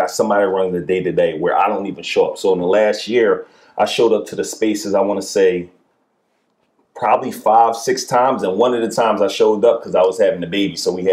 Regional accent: Philadelphia, Pennsylvania, United States; Like, I'm from West Philly, so we say, we're looking for areas that are kind of close to the hood

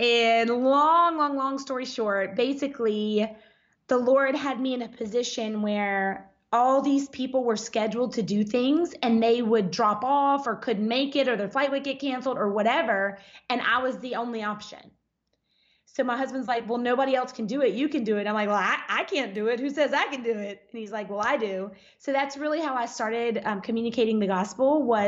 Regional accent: Louisiana, United States; moved away as an adult; also born or lived in Dallas, Texas; now in Florida, United States; We are born and raised in Louisiana.

